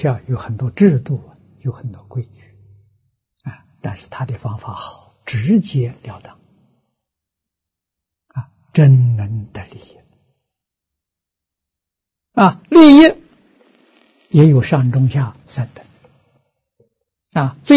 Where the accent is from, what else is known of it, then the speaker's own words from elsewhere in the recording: China; 啊，所以古时候我们中国人家出师，出师就是毕业了。